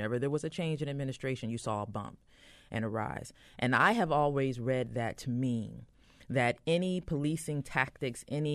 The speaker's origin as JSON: {"language": "English", "region": "Ohio", "country": "United States", "moved": "yes", "lives_now": "Baltimore, United States", "said": "I'm not originally from Baltimore. I'm originally from a little town in Ohio. I've been in the Baltimore area for about 18 years, and I've been in Baltimore City for about 13 years."}